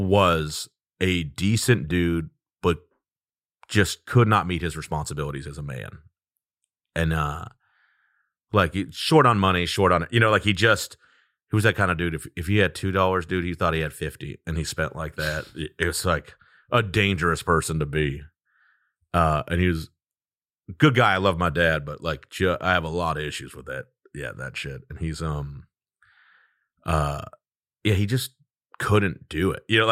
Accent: Fort Worth, Texas, United States; moved away; Like broad strokes, I'm from Fort Worth, Texas, South Side. But I haven't lived there in 20 years, so I guess I'm like from all over a little bit.

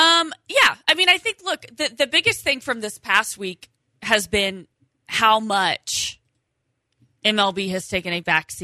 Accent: Indiana, United States; now in Houston, United States; like in my home state, get the Indiana Pacers or here get the Rockets.

